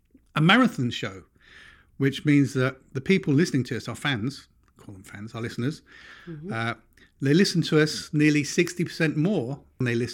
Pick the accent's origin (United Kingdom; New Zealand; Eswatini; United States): United Kingdom; I'm a Brit.